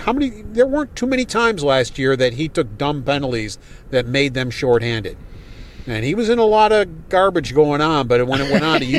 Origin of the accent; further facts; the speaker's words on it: Buffalo, New York, United States; The bartender knew I was from Buffalo and mentioned it.